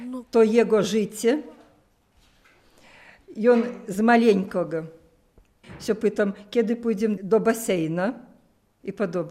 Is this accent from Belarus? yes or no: yes; Lida, Grodno Region, Belarus; now in Poland; Ja sama i mój wnuk jestem z Lidy. U nas takie niewielkie miasteczko, na połowę jak Białostok.